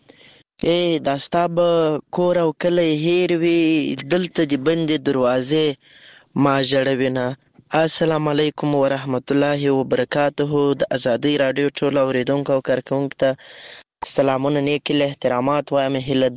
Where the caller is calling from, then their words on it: Lashkar Gah, Helmand, Afghanistan; accent: Helmandi; له هلمند مرکز لشکرګاه شاره پیغام درته پریږدم